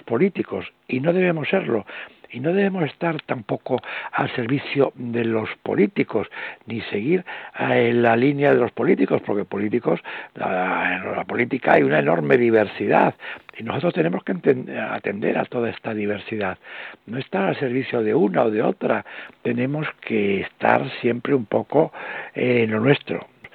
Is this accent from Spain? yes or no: yes; Spain; Yo creo que los españoles hemos perdido este sentimiento de unidad